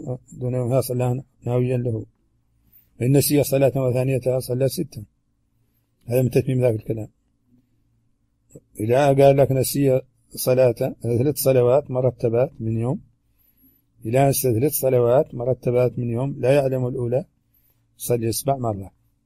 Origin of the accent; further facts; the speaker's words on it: Mauritania; accent: Hassaniya; هذه ترجمة كلمات من لهجتنا الحسانية